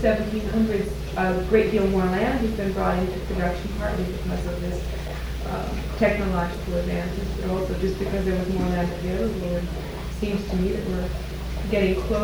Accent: California, United States; Yeah, we're from the Bay Area

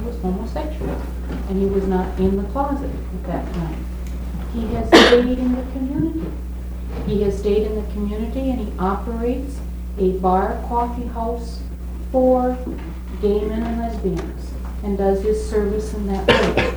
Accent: Minnesota, United States; I'm from Minnesota also.

